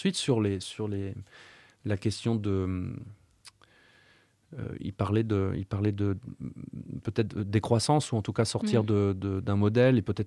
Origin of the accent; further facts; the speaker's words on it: North, France; Moi, je viens du nord de la France.